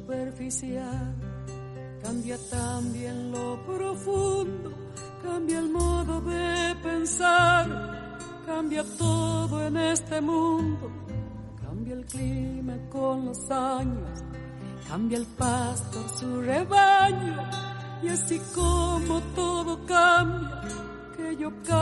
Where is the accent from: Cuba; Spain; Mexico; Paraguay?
Mexico; moved away as an adult; now in Germany; de México.